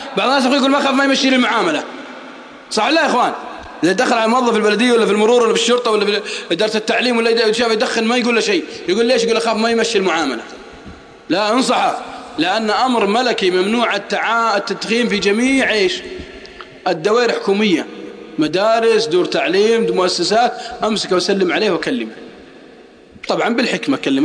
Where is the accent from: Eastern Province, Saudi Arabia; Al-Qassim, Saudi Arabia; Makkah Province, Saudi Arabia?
Al-Qassim, Saudi Arabia; والله أني أعرف ناس عندنا في القصيم